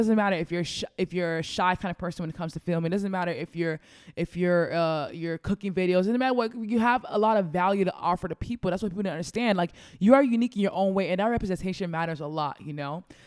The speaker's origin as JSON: {"language": "English", "country": "Nigeria", "said": "just to let you guys know, yeah, I'm Nigerian."}